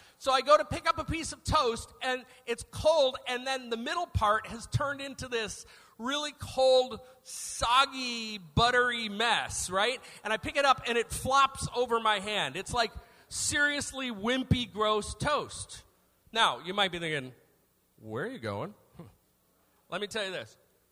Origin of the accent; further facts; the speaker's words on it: Detroit, Michigan, United States; So I grew up in Detroit, not too far from here, right?